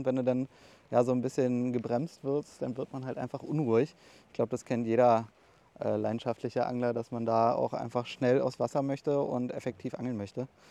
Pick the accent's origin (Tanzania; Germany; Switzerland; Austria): Germany; Berlin; Ja, ich bin in Pankow geboren worden.